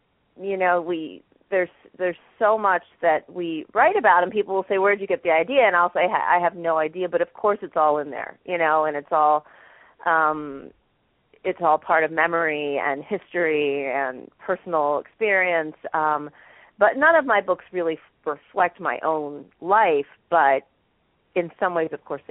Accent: United States; I grew up in the United States and was born here.

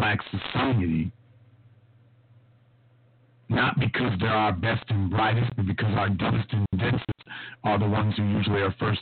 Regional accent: Louisiana, United States; Now, I'm from Louisiana, and there is a restaurant chain named Popeye's Chicken.

